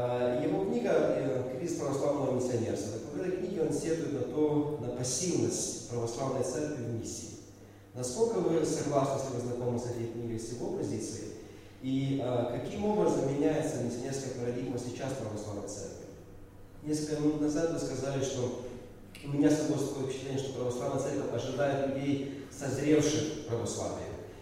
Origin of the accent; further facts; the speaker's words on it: Western Ukraine, Ukraine; now in Kyiv, Ukraine; я из Западной Украины, хотя же здесь, в Киеве, принадлежу Ивановской христианской церкви.